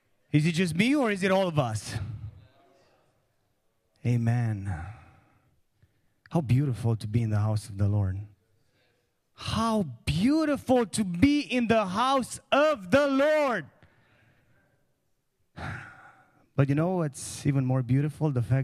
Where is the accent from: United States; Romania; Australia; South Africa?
Romania; I grew up in Romania, and in 1991, I started going to school, first grade, and I had the same professors that were teaching in the communist system.